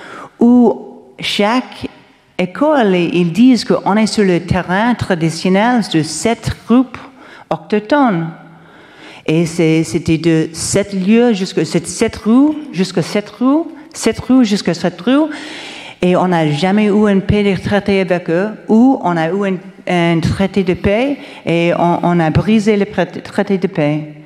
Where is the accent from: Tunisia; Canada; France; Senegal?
Canada; Je viens du Canada.